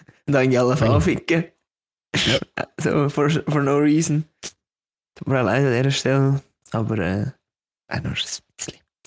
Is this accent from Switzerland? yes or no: yes; Switzerland; Wir als Schweizer